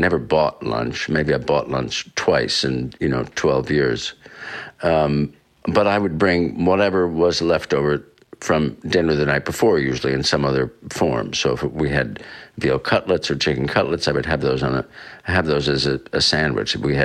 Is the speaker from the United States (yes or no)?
yes; Katonah, New York, United States; Well, I grew up in Westchester County, Catona, New York, about 50 miles north of the city.